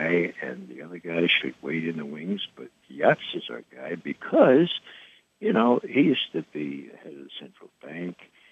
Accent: Bronx, New York, United States; I'm from the Bronx, so you have to pardon the analogy.

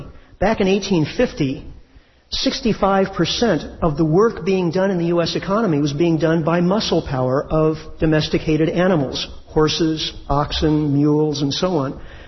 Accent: California, United States; I'm from Northern California, and we're very familiar with this there.

